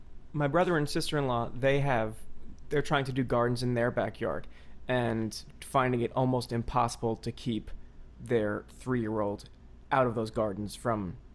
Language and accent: English; New Jersey, United States; we would have a garden growing up in Jersey where my mom would plant tomatoes and corn